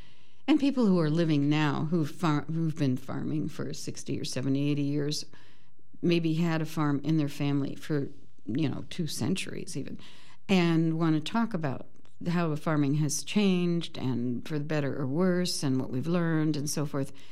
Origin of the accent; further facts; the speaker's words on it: Virginia, United States; also born or lived in Alabama / South Carolina; I was born in Alabama and lived in South Carolina for a few years with my family. And then we moved to Northern Virginia, where I was raised and lived and went to high school